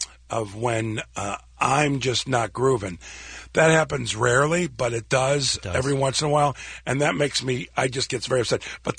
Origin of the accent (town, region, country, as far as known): Chicago, Illinois, United States; now in Los Angeles, United States